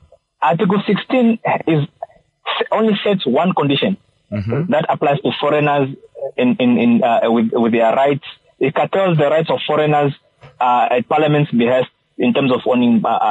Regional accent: Zambezi, Namibia; I'm from Zambezi region, I want to go to my ancestral land.

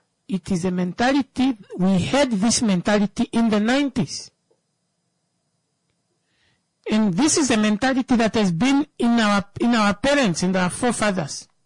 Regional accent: Zambia; I grew up in Zambia because my uncle was, I used to go to Zambia to my uncle's house.

